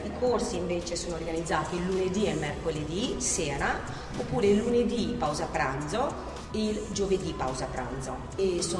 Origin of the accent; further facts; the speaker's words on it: United States; Io sono americana, quindi ho cercato di importare un po' di cose dagli Stati Uniti